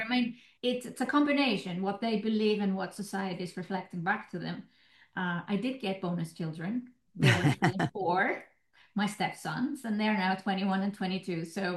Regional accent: Iceland; English is a second language; Well, I born and raised in Iceland

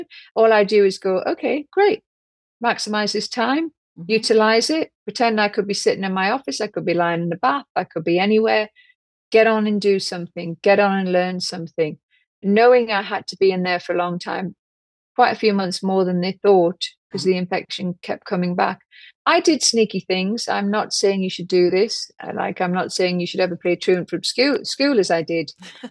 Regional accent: North East England, United Kingdom; Now, I'm a Geordie, as if you hadn't worked that out by now. And I was brought up on sausage and mash

